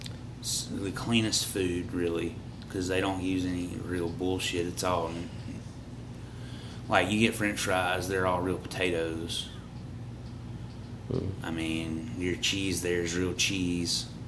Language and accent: English; Alabama, United States; because, like, we're from Alabama. We're from Little Podunk, Alabama.